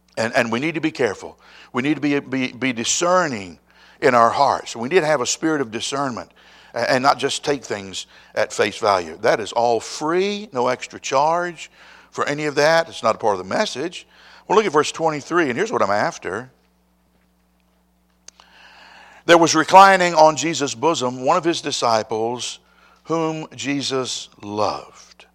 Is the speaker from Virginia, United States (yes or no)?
yes; Lynchburg, Virginia, United States; I've always been grateful that I grew up in Lynchburg, and we still live in Lynchburg, because Lynchburg is, generally speaking, it's one of the nicest and safest places that you can live.